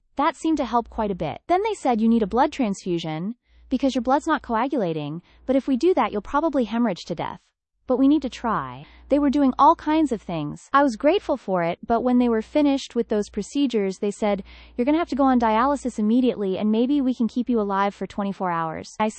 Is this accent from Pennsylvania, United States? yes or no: no; Livonia, Michigan, United States; I was born and raised in Livonia, Michigan, a rural suburb of Detroit. I was born in 1949, so I grew up in the 50s and 60s